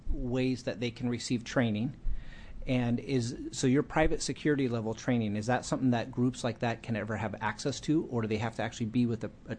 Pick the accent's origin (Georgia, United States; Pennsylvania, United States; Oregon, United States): Oregon, United States; given that I'm from Josephine County, and we have lots of interesting things happening in the county there.